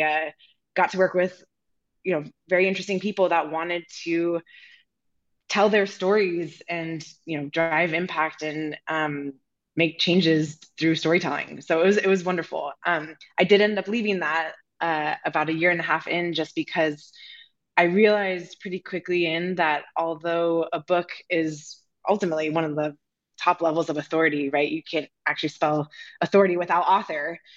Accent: California, United States; now in Columbia, United States; So I am currently dialing and sitting in from Columbia, South Carolina, although I am not from here originally. I'm actually from Californ

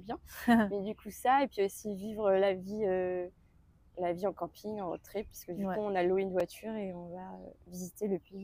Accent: Clermont-Ferrand, Auvergne-Rhône-Alpes, France; j'ai 27 ans, je suis originaire de Clermont-Ferrand, dans le Puy-de-Dôme

